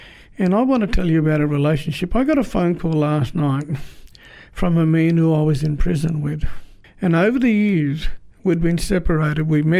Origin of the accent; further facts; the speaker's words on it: Moree, New South Wales, Australia; he knew I came from Moree